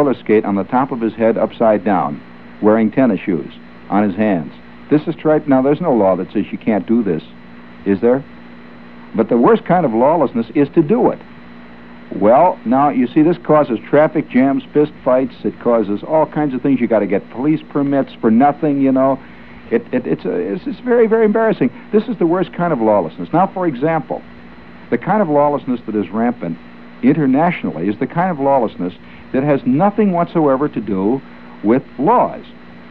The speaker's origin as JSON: {"language": "English", "region": "New York", "country": "United States", "said": "And of course I'm strictly from New York, and I have this great Anglophile problem that all the New Yorker people have."}